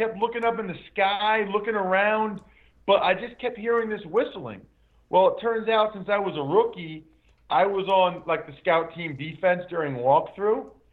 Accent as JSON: {"language": "English", "region": "Pennsylvania", "country": "United States", "said": "And also, we're both from Pennsylvania."}